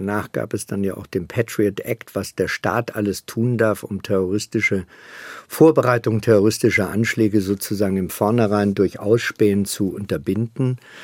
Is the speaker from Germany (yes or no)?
yes; Germany; weil um 12 Uhr musste ich als Westdeutscher mit meinem Pass raus.